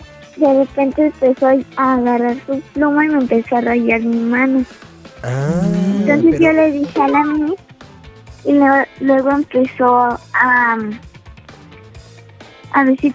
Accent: Mexico City, Mexico; En la Ciudad de México.

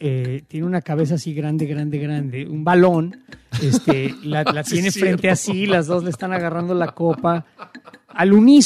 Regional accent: Mexico; now in United States; yo que soy un mexicano, mexicoamericano, pues, ateo

